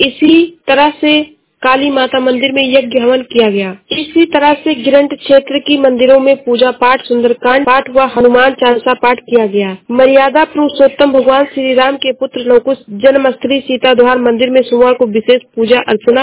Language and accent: Hindi; Shravasti, Uttar Pradesh, India; मैं जिला श्रावस्ती से हूँ।